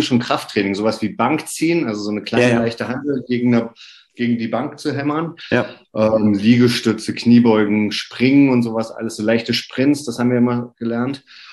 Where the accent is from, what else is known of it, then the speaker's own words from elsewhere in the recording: Thuringia, Germany; ich komme aus der Nähe von Oberhof.